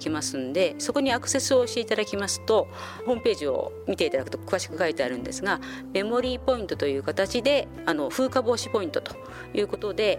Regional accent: Kanto, Japan; 私は関東の人間なんですけれども

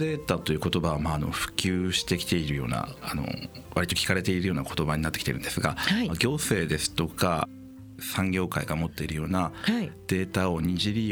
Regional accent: Fukushima, Japan; moved away as an adult; 私自身は福島県福島市の出身なんですが、就職して外に出ておりまして、

